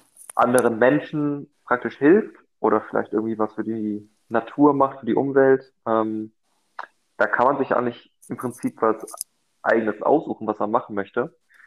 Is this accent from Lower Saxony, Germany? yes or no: no; Hamburg, Germany; ich bin 24 Jahre alt, ich komme aus Hamburg, studiere auch in Köln, auch in der Makromedia Marketing Management.